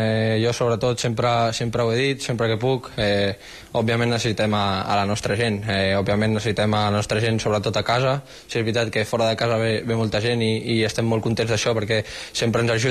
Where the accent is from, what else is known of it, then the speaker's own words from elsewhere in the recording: Catalonia, Spain; els que som catalans